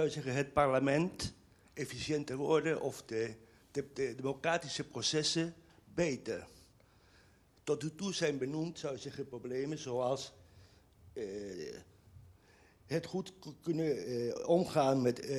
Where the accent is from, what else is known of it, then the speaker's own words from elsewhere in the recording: The Hague, South Holland, Netherlands; Ik kom uit Den Haag.